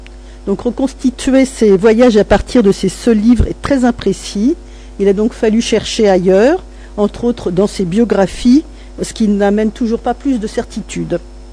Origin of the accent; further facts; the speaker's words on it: France; accent: French; mon accent anglais est incurable, français